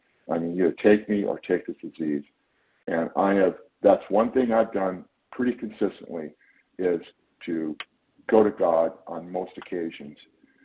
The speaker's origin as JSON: {"language": "English", "region": "California", "country": "United States", "said": "I'm from California"}